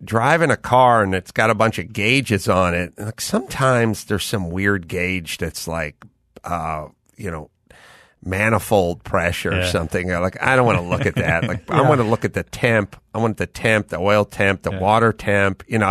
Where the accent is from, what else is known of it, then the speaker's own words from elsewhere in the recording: North Hollywood, California, United States; And then I'm from North Hollywood, so I'm like, well, everyone from New Zealand is fun nuts.